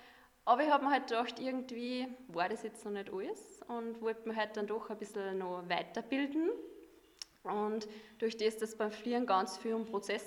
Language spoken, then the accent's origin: German; Molln, Upper Austria, Austria; born there; now in Kirchdorf, Austria; Ich werde in 2 Wochen 25 Jahre alt, also ich bin schon ein bisschen öder. Und ich bin gebürtige Mulnerin. Bin aber vor einer Woche nach Kirchdorf gezogen.